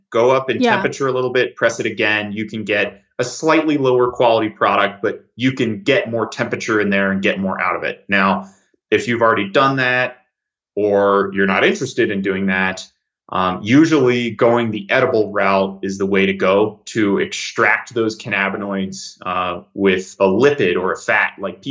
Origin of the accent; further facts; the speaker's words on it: United States; I don't know exactly that conversion in Celsius because I'm an American.